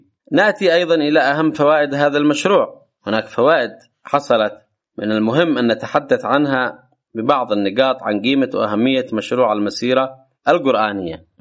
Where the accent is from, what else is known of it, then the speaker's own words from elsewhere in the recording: Yemen; على مستوى بلدنا اليمن